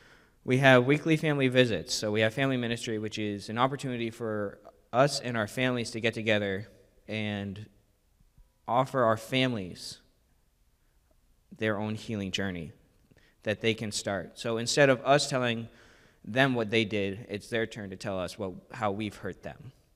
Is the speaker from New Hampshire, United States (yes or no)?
yes; Hampton, New Hampshire, United States; also born or lived in Rochester; I'm 22 years old. I was born in Rochester, New Hampshire in 2003. And for the first 2 years of my life, I was in foster care with my half-brother until 2005, when I was adopted into a wonderful Catholic family, and I moved to Hampton.